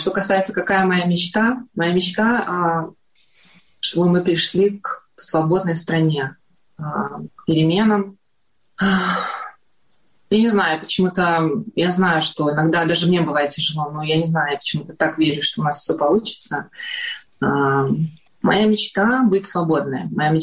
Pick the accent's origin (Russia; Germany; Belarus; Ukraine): Belarus; не зря у нас деды были партизанами классными, да, как бы, и белорусы знают, что мы сильные партизаны.